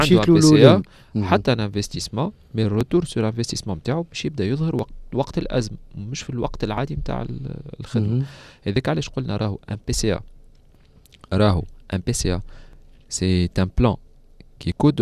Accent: Tunisia; عملنا فيزيت ان اوبيراتور تليفونيك موجود عندنا في تونس

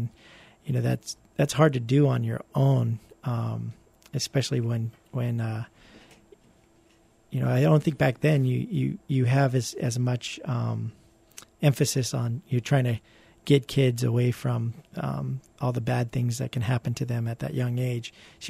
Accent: San Diego, California, United States; also born or lived in Rhode Island; Actually, I was born in Rhode Island, and then I grew up in San Diego. And then in 1992, I actually moved to Hawaii to go to UH.

